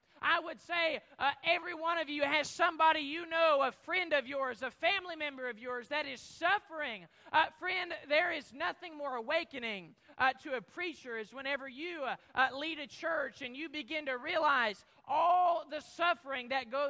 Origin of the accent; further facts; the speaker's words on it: United States; born there; I can't tell you why I was born in America and why someone else was not.